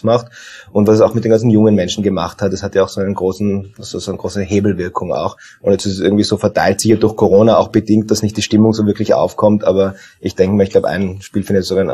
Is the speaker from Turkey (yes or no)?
no; Tyrol, Austria; born there; now in Vienna, Austria; ich bin ja gebürtiger gebürtiger Tiroler